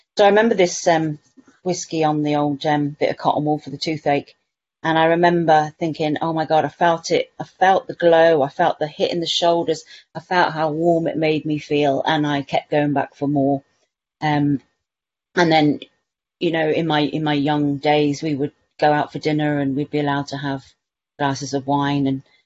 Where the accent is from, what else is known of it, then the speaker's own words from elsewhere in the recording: Guernsey; I was born and bred in Guernsey, which is a little island closer to France than the UK, but we are part of the United Kingdom. We have about 65,000 people here